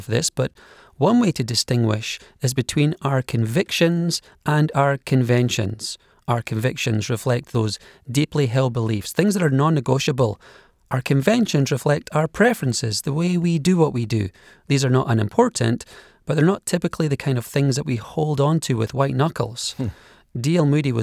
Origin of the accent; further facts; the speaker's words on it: Scotland, United Kingdom; As a Scot, I've seen the Church of Scotland torn apart over the authority of God's word.